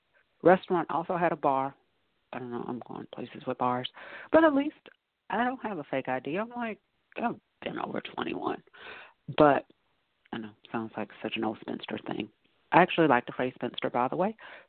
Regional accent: the South, United States; I'm from the South. So I was like, there are worse, and I'm a black female, so there are worse things to be called than ma'am.

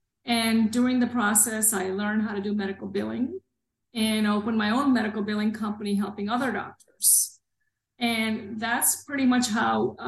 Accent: New Jersey, United States; I have a degree in engineering. I grew up in New Jersey.

